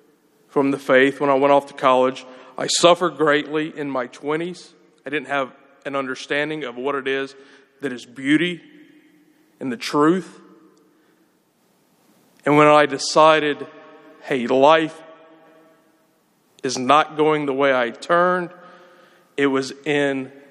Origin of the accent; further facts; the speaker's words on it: Prattville, Alabama, United States; growing up in Prattville, in very Protestant Alabama, like I said, I went to high school with 2,100 students, public school in Alabama, okay? I was one of 25 Catholics, maybe, in a school of 2,100.